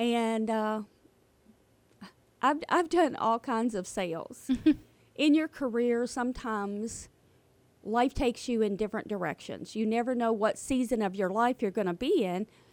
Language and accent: English; Leitchfield, Kentucky, United States; also born or lived in New York; No, I grew up in Litchfield, Kentucky.